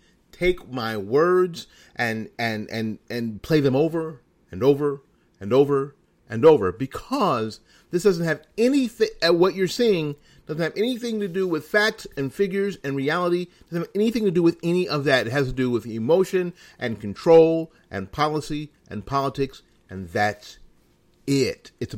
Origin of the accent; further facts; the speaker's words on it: Florida, United States; There will probably be certain cities even here in my home state of Florida.